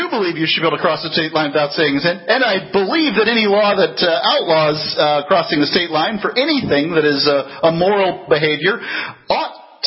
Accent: United States; I feel like as an American, you know, a person born in the land of the free

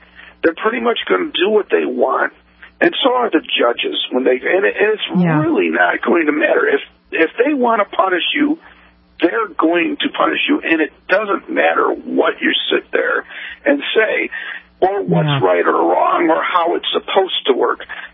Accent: Midwest, United States; At least earthquake or tornado, because I'm from the Midwest

